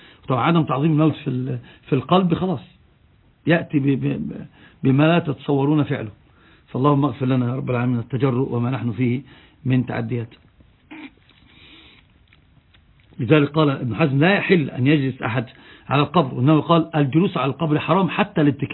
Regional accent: Egypt; إن نراها واقع عين عندنا في مصر على الأقل

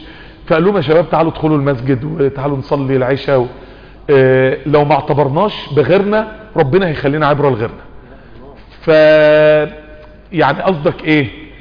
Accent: Mansoura, Dakahlia, Egypt; محمد واحمد دول عندنا في المنصوره

